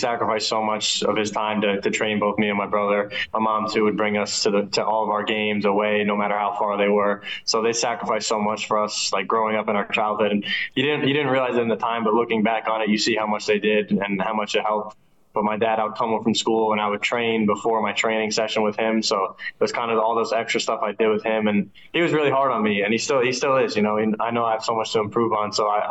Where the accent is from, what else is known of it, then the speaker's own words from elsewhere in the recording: New York, United States; I always listen to rap growing up, being like listening to New York rap because I'm from New York, you know.